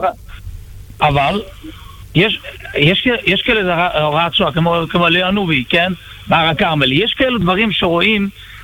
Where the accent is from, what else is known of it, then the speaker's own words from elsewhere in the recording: New York, United States; אני מניו יורק